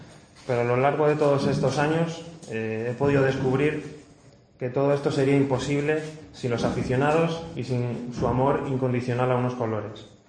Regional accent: Badajoz, Extremadura, Spain; He podido jugar en grandes clubes, para mí lo son, como el Badajoz, de mi tierra

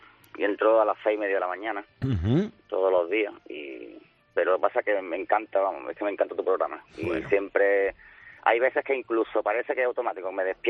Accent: Málaga, Andalusia, Spain; Sí, Málaga capital.

